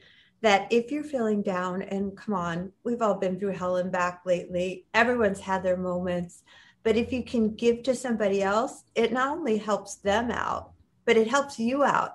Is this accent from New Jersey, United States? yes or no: no; New York City, New York, United States; like I grew up in New York, I'm used to living in a big city.